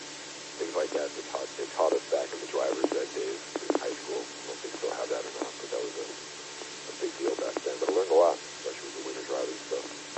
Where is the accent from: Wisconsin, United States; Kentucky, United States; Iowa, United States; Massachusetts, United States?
Wisconsin, United States; I was raised in the Midwest, Wisconsin area. I am very familiar with those kind of conditions.